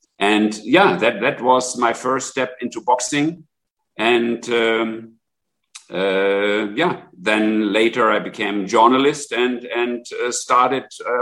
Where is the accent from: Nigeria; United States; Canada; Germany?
Germany; Munich, Bavaria; now in Hamburg, Germany; I'm originally from Munich, but living now for, let me check, more than 30 years in Hamburg.